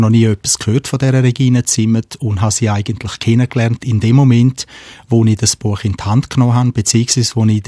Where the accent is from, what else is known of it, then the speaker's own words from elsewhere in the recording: Chur, Graubünden, Switzerland; meine Wurzeln sind auf der einen Seite in Chur, wo ich aufgewachsen bin, wo ich in die Schule gegangen bin, wo ich die Lehre gemacht habe, als kaufmännischer Lehrling dazu mal. Auf der anderen Seite habe ich Wurzeln auch im Veltlin.